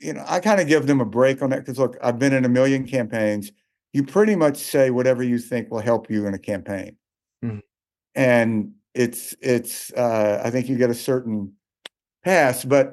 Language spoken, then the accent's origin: English; Mississippi, United States; I grew up in the American South in Mississippi at a time when civil rights was still very much an issue.